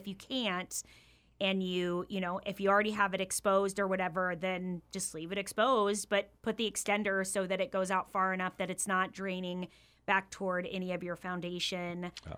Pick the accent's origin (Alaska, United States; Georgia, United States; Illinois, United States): Alaska, United States; growing up in Alaska, you and I both know it can go from 40 above to 40 below in a day.